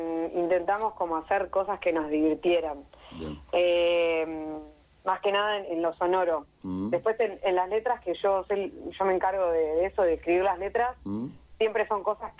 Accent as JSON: {"language": "Spanish", "town": "La Plata", "region": "Buenos Aires Province", "country": "Argentina", "said": "hay dos que somos, tres que somos platenses, estudiantes de La Plata"}